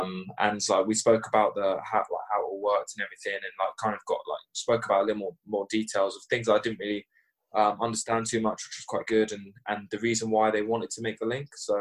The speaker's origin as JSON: {"language": "English", "region": "England", "country": "United Kingdom", "tie": "born or raised there", "said": "growing up in England"}